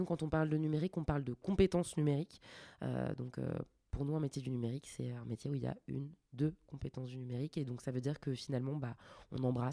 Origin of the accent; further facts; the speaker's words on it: Hauts-de-France, France; moved away as an adult; now in Paris, France; Moi, je viens de Picardie, enfin on dit Hauts-de-France maintenant.